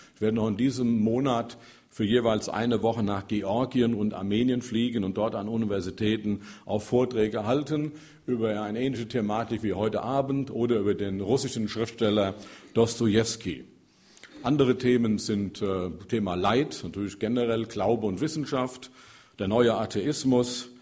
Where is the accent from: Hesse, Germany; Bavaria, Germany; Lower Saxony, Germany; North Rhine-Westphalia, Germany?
Hesse, Germany; Dillenburg; ich komme übrigens aus Dillenburg, eine kleine Stadt in Hessen